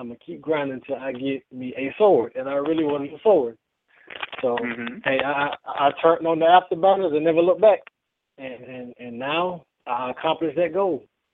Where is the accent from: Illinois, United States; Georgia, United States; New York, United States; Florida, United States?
Georgia, United States; now in Chesapeake, United States; Right now I'm in Chesapeake, Virginia. I am originally from Georgia.